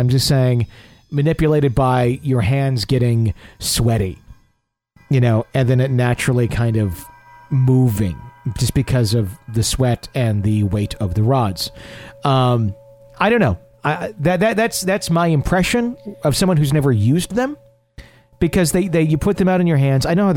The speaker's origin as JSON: {"language": "English", "region": "South Australia", "country": "Australia", "tie": "born or raised there", "said": "a little fishing along the York Peninsula of my home state of South Australia."}